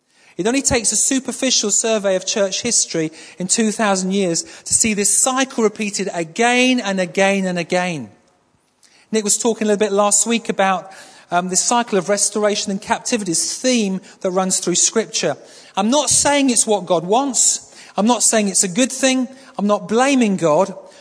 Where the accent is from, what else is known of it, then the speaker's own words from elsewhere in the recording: Manchester, North West England, United Kingdom; When I became a Christian, late 70s, I grew up in Manchester. So I went to home in Manchester and found a Pentecostal church there.